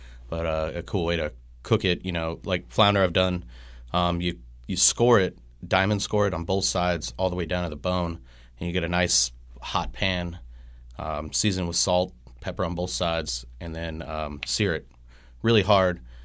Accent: Las Cruces, New Mexico, United States; now in Wilmington, United States; I worked with him at two prior restaurants in New Mexico. That's where I met him. One in Las Cruces, my hometown, and then one in Santa Fe.

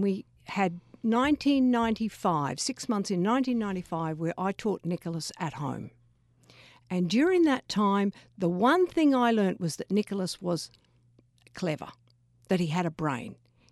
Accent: Australia; in my world, being Australian, it comes with Captain Cook

